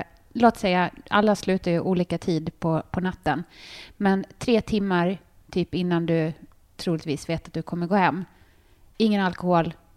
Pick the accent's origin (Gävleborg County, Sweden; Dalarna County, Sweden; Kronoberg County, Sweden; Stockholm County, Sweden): Dalarna County, Sweden; accent: Dalarna dialect; På mitt dalmål.